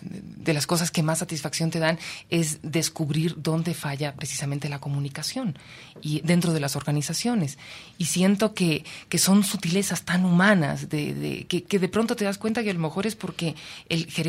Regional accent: Spain; now in Ecuador; Yo, claro, hablaba así españolísima, porque acababa de llegar de España, pues tenía 6 meses aquí en Ecuador.

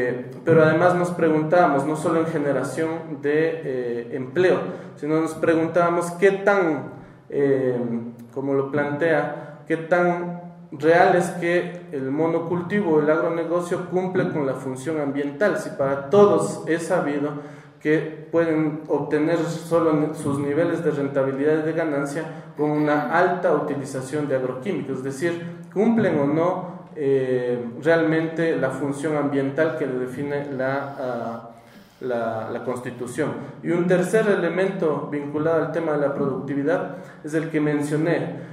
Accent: Cotacachi, Imbabura, Ecuador; Yo soy de Cotacachi.

